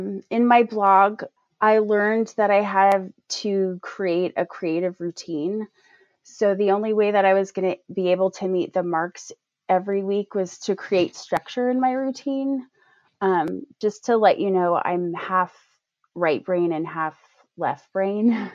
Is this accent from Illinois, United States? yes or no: no; San Francisco, California, United States; I'm from San Francisco Bay Area. I went to the University of Oregon.